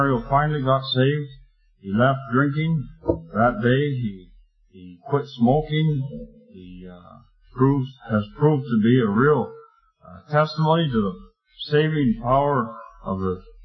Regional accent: Venezuela; Harry and I grew up together in Venezuela

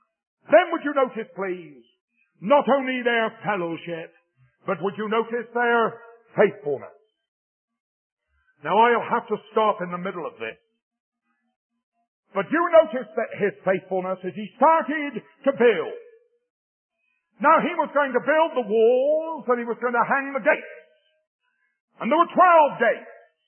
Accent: England, United Kingdom; I wonder if you'll permit me to tell it as an Englishman.

